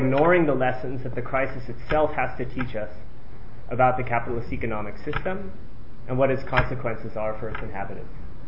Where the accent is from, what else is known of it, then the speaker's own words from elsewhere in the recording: California, United States; I'm actually from California. It's nice to be able to do politics in my own state.